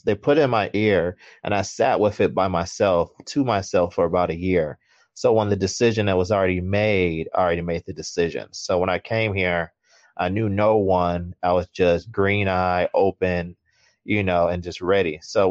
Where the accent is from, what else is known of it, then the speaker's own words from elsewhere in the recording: Detroit, Michigan, United States; moved away as an adult; also born or lived in Kalamazoo, United States / Chicago, United States; now in China; So I'm from Detroit. Been in China going on, it'll be 7 years in November. Born and raised in Detroit, went to high school, high school.